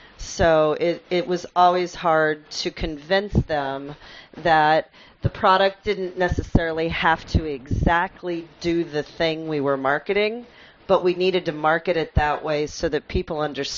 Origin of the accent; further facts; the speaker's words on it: Colorado, United States; now in New York, United States; I'm originally from Colorado. Okay. So I started with a startup there in Colorado, and they moved me to New York.